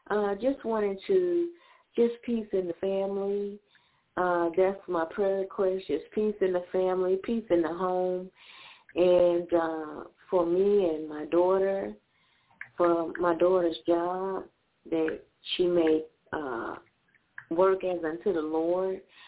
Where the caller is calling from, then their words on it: Alabama, United States; calling from Alabama.